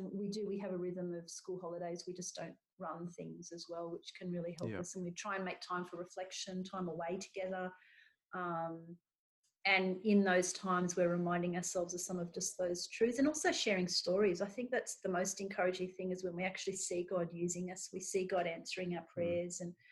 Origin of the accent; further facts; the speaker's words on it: Australia; we didn't start that youth ministry until we'd established ourselves just as normal Aussie parents and families.